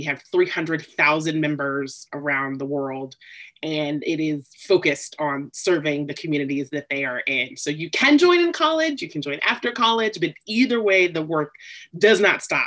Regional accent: California, United States; even being a Californian, actually, and been in contact, never set foot in the same room with Kamala Harris

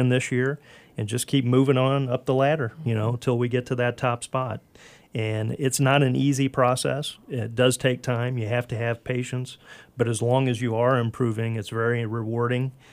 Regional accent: St. Louis, Missouri, United States; also born or lived in Kirksville; Well, to begin with, I'm from Missouri originally. Grew up in St. Louis and then moved to Kirksville, Missouri, which is in the northeast part of the state.

